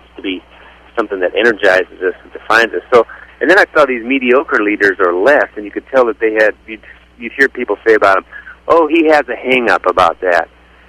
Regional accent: Waukon, Iowa, United States; Yeah, well, I'm an Iowan.

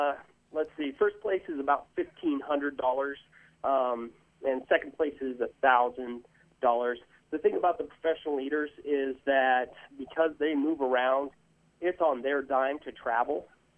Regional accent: Nebraska, United States; I'm from Shatter, Nebraska, and you know, everybody has a little bit of a different recipe

